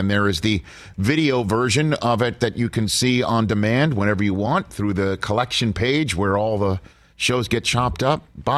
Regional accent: New York City, New York, United States; now in Los Angeles, United States; But in this town of Los Angeles, California, unlike, say, my hometown of New York City

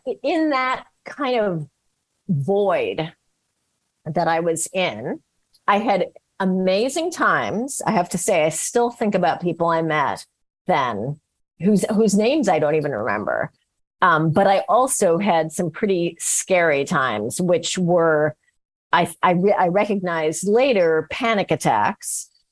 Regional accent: San Francisco, California, United States; because it was 1981 and there was no internet, there were no cell phones, and I was from San Francisco.

